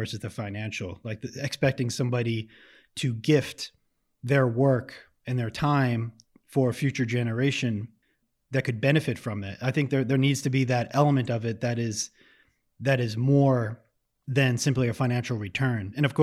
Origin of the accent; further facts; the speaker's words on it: United States; now in Lausanne, Switzerland; I grew up in the States. Maybe less than 2 years ago, we moved to Switzerland to be closer to my wife's family. And we live in a town, we live in Lausanne, in a country that has amazing public transportation.